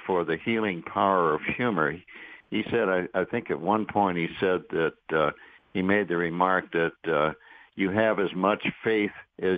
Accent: Flint, Michigan, United States; Now, I'm from Flint originally. And that was my hometown, Flint, Michigan.

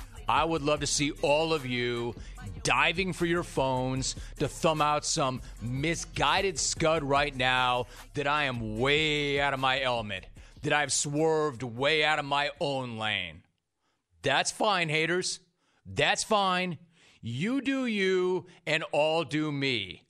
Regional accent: Los Angeles, California, United States; as a kid growing up in Los Angeles, I used to wake up on Saturday mornings and watch the LA Thunderbirds on TV.

